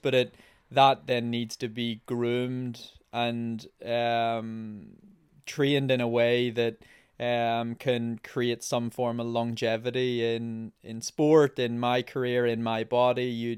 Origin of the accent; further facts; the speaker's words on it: Ireland; I'm a Irish Olympic marathon runner.